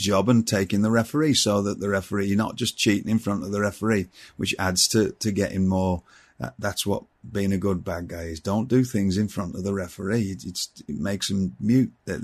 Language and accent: English; England, United Kingdom; I grew up in England.